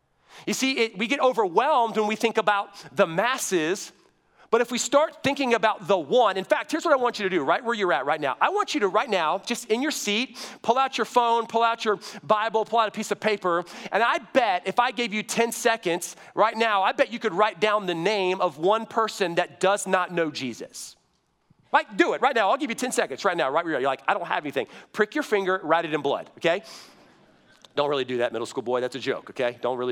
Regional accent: the South, United States; I'll try to slow down because I know I'm from the South and I talk really fast, okay?

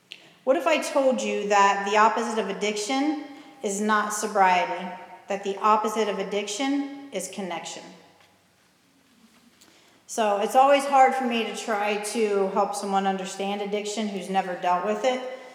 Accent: Xenia, Ohio, United States; So I grew up in Xenia. I have two children. I have two brothers, two sisters. And we were a big family and a close family growing up.

